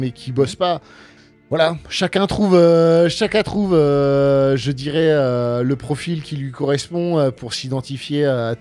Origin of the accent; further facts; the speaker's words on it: Muizon, Grand Est, France; on a grandi à Muison-Gueux.